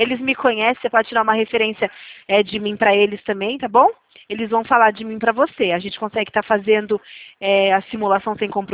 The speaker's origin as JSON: {"language": "Portuguese", "region": "São Paulo", "country": "Brazil", "said": "Eu sou daqui de São Paulo."}